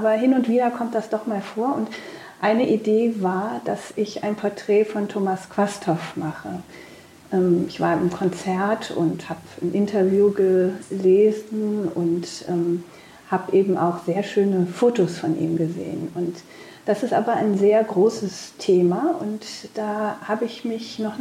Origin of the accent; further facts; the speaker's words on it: Cologne, North Rhine-Westphalia, Germany; Ich bin ja in Köln aufgewachsen